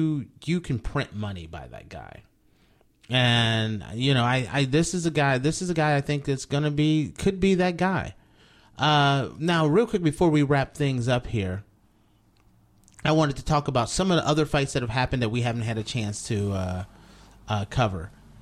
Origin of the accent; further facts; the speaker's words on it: Ohio, United States; I'm from Ohio. I'm a big